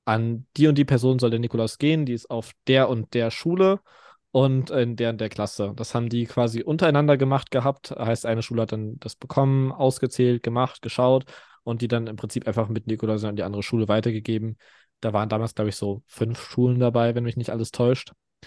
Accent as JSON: {"language": "German", "region": "Hesse", "country": "Germany", "said": "Also ich bin … Ich komme aus dem Landkreis Fulda"}